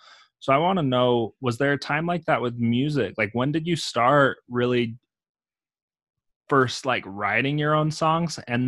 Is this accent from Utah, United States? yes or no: yes; Utah, United States; I'm from Utah, so it's a very cold climate. So I don't see a lot.